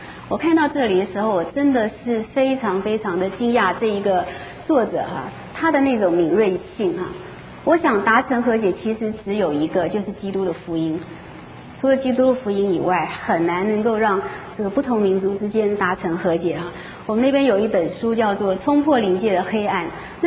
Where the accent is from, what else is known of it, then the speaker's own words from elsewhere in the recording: Taiwan; 尤其是我是从台湾来的，我特别感受得到